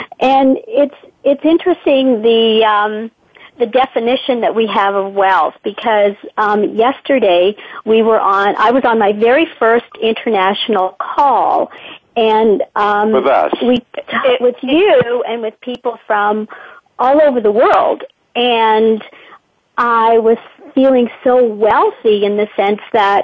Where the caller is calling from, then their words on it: Oakville, Ontario, Canada; I am calling you from Oakville, Ontario, Canada.